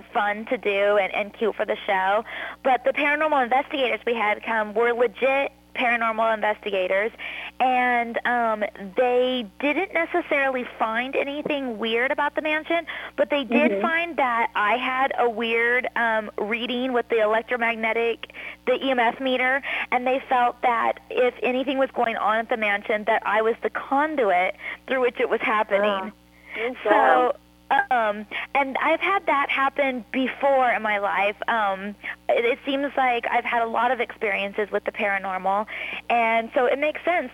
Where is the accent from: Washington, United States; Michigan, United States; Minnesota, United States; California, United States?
California, United States; Lodi; I grew up in Lodi, which is just outside of Sacramento, and I went to college in Sacramento